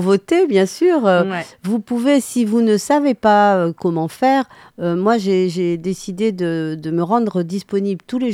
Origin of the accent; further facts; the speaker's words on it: Algeria; born there; moi, j'ai un lien avec le Cambodge, j'ai un lien avec la Sicile, j'ai un lien avec l'Afrique du Nord parce que je suis née en Algérie.